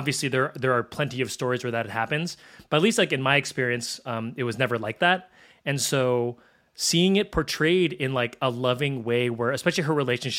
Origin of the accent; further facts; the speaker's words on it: Philippines; so I'm Filipino